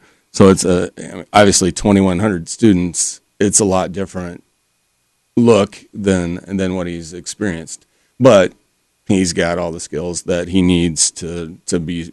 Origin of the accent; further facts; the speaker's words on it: Ames, Iowa, United States; I know, obviously, I'm from Ames.